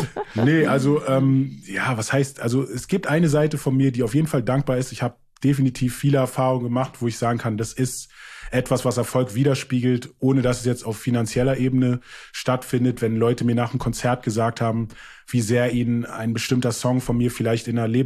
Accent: Germany; first language English; German is a second language; ist ja meine Muttersprache auch. Und ich habe auch keinen deutschen Rap gehört eigentlich. So, das kam erst später, dass man dann so Kollegen und sowas, aber eigentlich ganz lange auf Englisch gerappt, dann irgendwann mal gemerkt, okay, ist nicht so cool auf Englisch, wenn man aus Deutschland

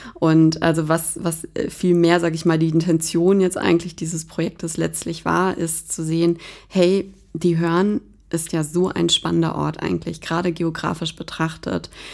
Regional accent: Kiel, Schleswig-Holstein, Germany; Also ich bin genau in Kiel aufgewachsen und habe hier Abitur gemacht.

